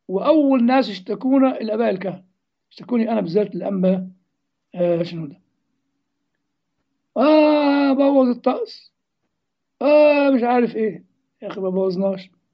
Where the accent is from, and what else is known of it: Upper Egypt, Egypt